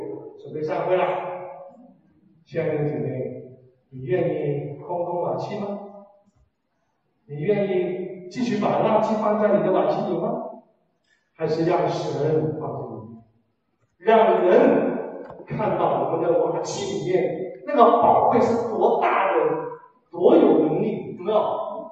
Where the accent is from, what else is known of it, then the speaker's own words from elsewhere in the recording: China; 我们中国人叫自大一点